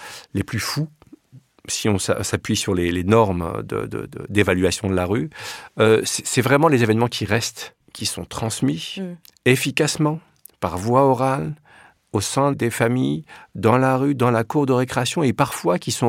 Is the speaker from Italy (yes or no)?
no; Paris, Île-de-France, France; also born or lived in Villiers-sur-Marne; Moi, j'ai passé jusqu'à 12-13 ans, j'étais à Paris. Et puis après, j'ai déménagé à Villiers-sur-Marne, dans la cité des Hauts-de-Noues. Donc, je suis resté très longtemps à Villiers-sur-Marne, jusqu'en 2005-2006, avant de déménager dans la rue d'en face. Et là, je vis toujours à Villiers-sur-Marne